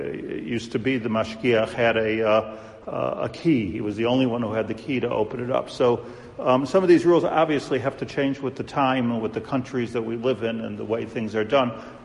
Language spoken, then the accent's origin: English; United States; So, you know, as I said last week, you know, there's in this country, I'm from America.